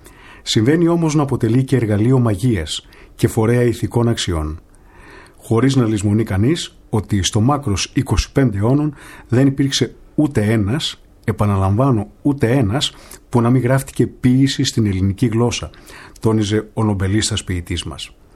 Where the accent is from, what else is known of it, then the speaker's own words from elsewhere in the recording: Greece; δεν νομίζω ότι το λέμε επειδή είμαστε Έλληνες, επειδή αγαπάμε την Ελλάδα.